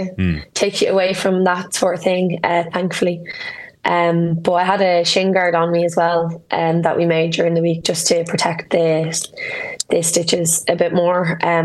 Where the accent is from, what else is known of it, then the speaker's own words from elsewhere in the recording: Ireland; we're Irish